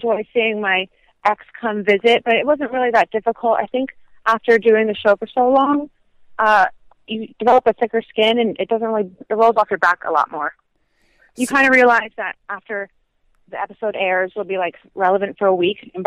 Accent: Melbourne Beach, Florida, United States; I'm actually about 2.5 hours north in my hometown. Melbourne Beach.

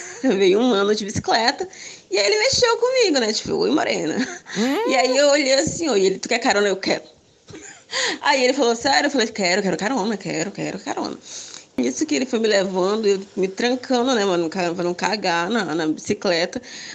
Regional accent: Pará, Brazil; sou aqui do Pará.

